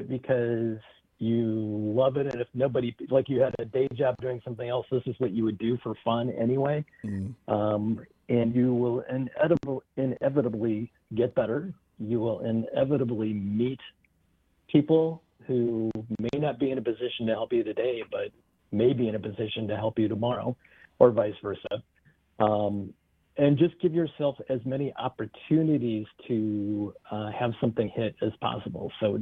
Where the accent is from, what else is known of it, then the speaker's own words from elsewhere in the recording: Peoria, Illinois, United States; now in Madison, United States; I'm from Peoria, Illinois. I've been in Madison, Wisconsin, for many years.